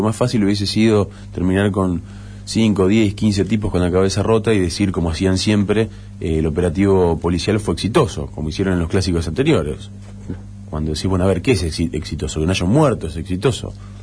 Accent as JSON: {"language": "Spanish", "region": "Santa Fe", "country": "Argentina", "said": "No es una decisión que a mí como santafesino me enorgullezca"}